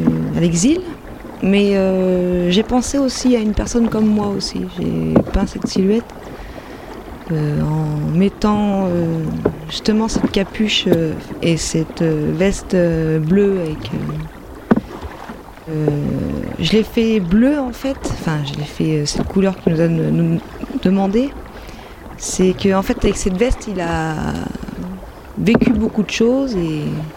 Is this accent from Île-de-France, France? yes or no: no; Auvergne-Rhône-Alpes, France; moved away as an adult; Je viens d'Auvergne. J'ai rencontré le père de ma fille en Auvergne et je suis arrivée dans cette région.